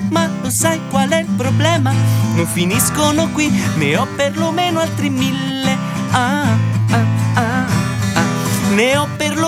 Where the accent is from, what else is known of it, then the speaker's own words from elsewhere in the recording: Solofra, Campania, Italy; now in Rome, Italy; io sono di Sant'Agata d'Irpina, frazione di Solofra, qua da Avellino, Però abito a Roma